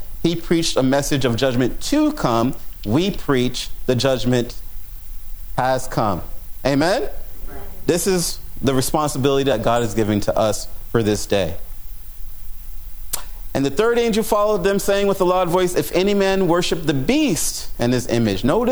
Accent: New York, United States; Friends, I'm from New York. I like to talk to people.

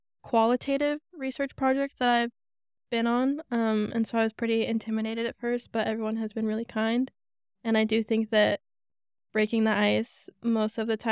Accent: Boise, Idaho, United States; I'm from Boise. I'm a student at Boise State, and I'm majoring in ethnic studies with a minor in refugee studies.

